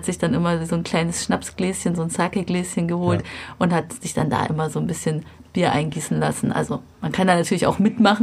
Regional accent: Bavaria, Germany; moved away as an adult; now in Japan; also ich komme ja ursprünglich aus Bayern, aber als ich nach Japan kam, war ich eigentlich kein so richtiger Biertrinker.

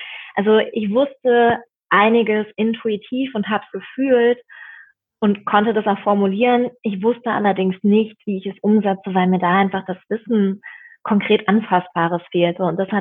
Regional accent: Bad Kreuznach, Rhineland-Palatinate, Germany; born there; now in Berlin, Germany; Nein, ich bin in der Weltmetropole Bad Kreuznach geboren. Das ist in Rheinland-Pfalz, im wunderschönen Nahetal, eine Weißweinregion.

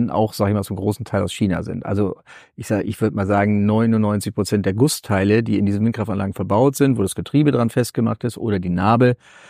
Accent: Schleswig-Holstein, Germany; Nordfriesland, wo ich herkomme

